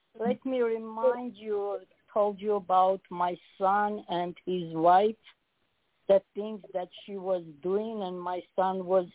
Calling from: Las Vegas, Nevada, United States; actually, I'm calling from Las Vegas.

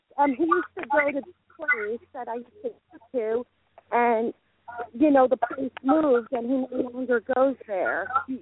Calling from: Delaware, United States; from Delaware.

